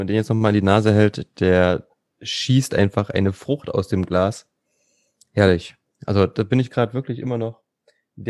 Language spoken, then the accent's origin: German; Thuringia, Germany; Als Thüringer ist das Pflichtprogramm.